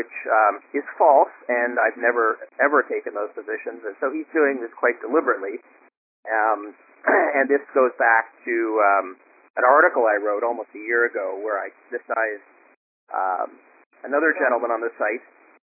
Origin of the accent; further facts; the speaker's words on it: Montreal, Quebec, Canada; this other guy who I know from my hometown here, actually in Montreal